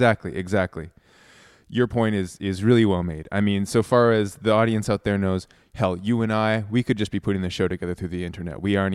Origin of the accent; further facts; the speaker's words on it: Toronto, Ontario, Canada; A real pleasure to have you all the way from my hometown of Toronto.